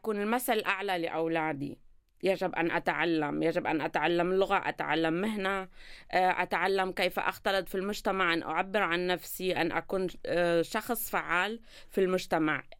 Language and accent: Arabic; Syria; moved away as an adult; now in Germany; أنا شخصيا سورية الأصل، ولكن من أكثر من 20 سنة هنا في ألمانيا